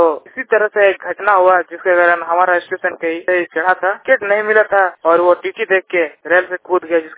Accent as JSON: {"language": "Hindi", "town": "Kogla", "region": "Jharkhand", "country": "India", "tie": "born or raised there", "said": "का पटका प्रखंड के जादूगढ़ थाना के अंतर्गत विभिन्न पंचायत के कोगला गांव का रहने वाला हूँ।"}